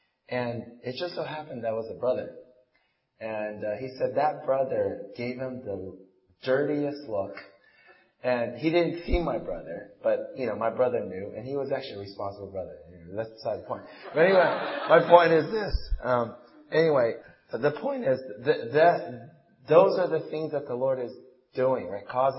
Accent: New York, United States; I come from New York, and New York traffic is really bad.

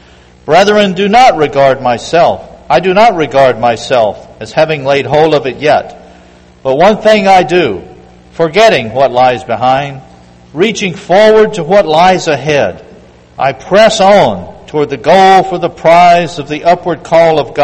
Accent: Richmond, Virginia, United States; I'm from Richmond, Virginia.

